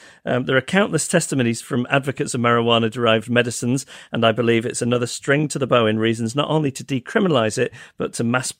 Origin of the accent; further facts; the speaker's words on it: United Kingdom; now in Vancouver, Canada; I'm a Brit living in Vancouver